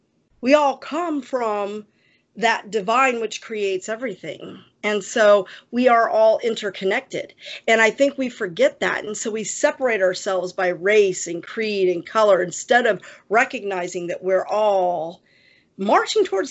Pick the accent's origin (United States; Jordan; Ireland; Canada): Ireland; You know, I'm Irish. Just look at my eyes.